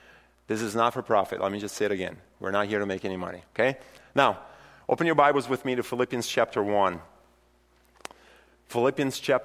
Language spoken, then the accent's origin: English; Brazil; now in United States; I'm not American, I'm not an American citizen, and I grew up in Brazil, was born in Brazil